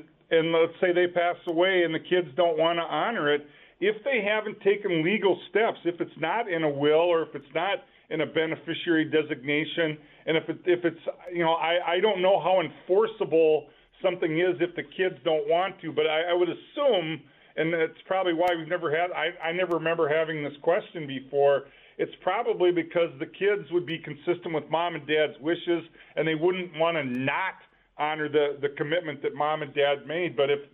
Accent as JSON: {"language": "English", "town": "Olivia", "region": "Minnesota", "country": "United States", "tie": "born or raised there", "said": "I grew up in Olivia."}